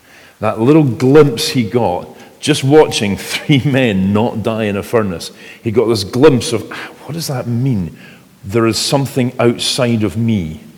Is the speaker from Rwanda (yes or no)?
no; Edinburgh, Scotland, United Kingdom; growing up in Edinburgh